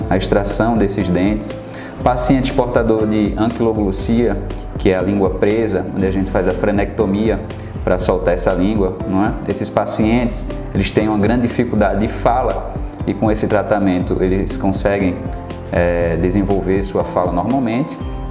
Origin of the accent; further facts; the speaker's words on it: Recife, Pernambuco, Brazil; now in Redenção, Brazil; sou cirurgião bucomaxilofacial, sou de Recife e há 4 meses estou residindo na cidade de Redenção.